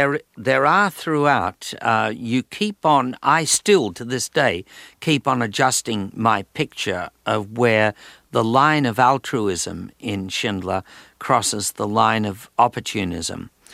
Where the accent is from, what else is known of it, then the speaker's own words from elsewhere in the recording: Australia; It began with buying a briefcase and all the contingencies of travel and of being an Australian and having a shonky credit card and all the rest of it.